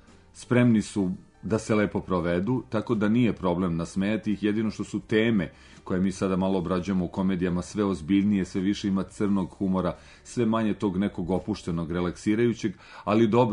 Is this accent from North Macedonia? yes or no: no; Kragujevac, Šumadija and Western Serbia, Serbia; ja sam rodom Kragujevčanin